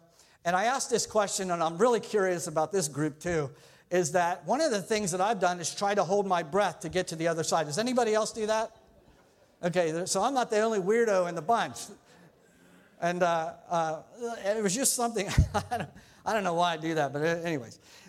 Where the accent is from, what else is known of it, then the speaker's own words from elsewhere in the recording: Ohio, United States; now in Pittsburgh, United States; I'm from here now. I'm no longer from Ohio. I'm from here. When I come home, I come home to Pittsburgh.